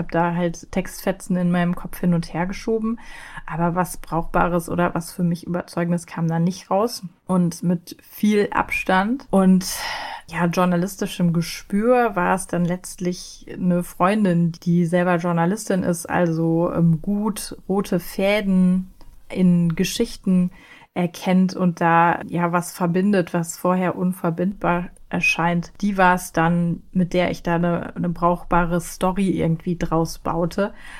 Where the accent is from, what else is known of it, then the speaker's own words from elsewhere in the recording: Rhineland, Germany; accent: Rhineland; Ja, ich bin Rheinländerin, ich mag das. Es kommt auch manchmal in meinem Akzent durch